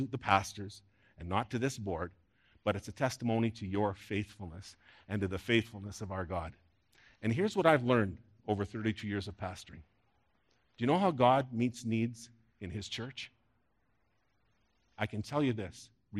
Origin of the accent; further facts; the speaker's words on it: Sudbury, Ontario, Canada; my hometown of Sudbury, Ontario.